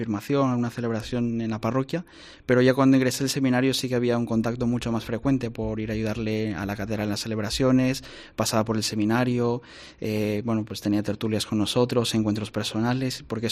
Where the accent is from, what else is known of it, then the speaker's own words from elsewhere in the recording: Chiclayo, Lambayeque, Peru; now in Spain; soy peruano, soy chiclayano y él fue obispo de Chiclayo. Y le conozco desde el año 2014 hasta el 2020, que coincidimos, hasta que vine yo aquí a Asturias.